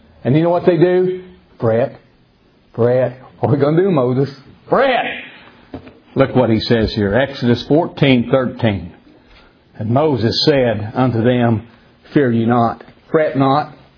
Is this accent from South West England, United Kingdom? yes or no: yes; South West England, United Kingdom; Where I grew up out in the West Country, I grew up in farm country. Agriculture was the main, like around where I live now, the coal business, coal field, coal miners. That's the heartbeat of the economy. Where I grew up, it was farming, dairy